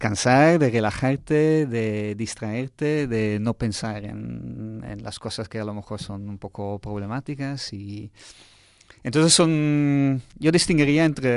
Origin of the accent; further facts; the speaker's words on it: Netherlands; Spanish is a second language; moved away as an adult; Hasta los 29 años, sí.